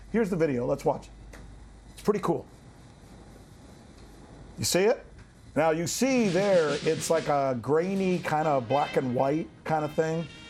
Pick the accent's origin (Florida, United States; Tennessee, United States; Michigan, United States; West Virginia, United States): Florida, United States; Miami; also born or lived in Cuba; So I'm a Cuban guy, right? And you know what that means. That means I grew up in Miami after I came from Cuba